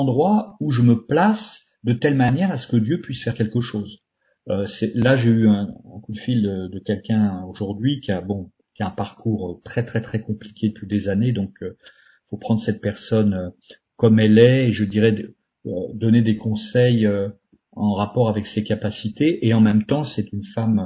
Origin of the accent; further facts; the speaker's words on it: France; je suis français, je pense, jusqu'au bout des ongles, on était tous des Français